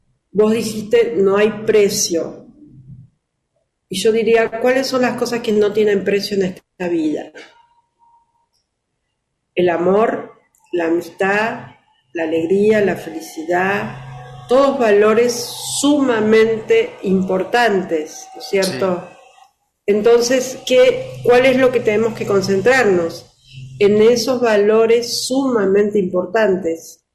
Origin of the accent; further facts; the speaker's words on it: Argentina; inclusive yo, que también vengo de la Argentina, somos seres que estamos conectados espiritualmente debido a nuestra naturaleza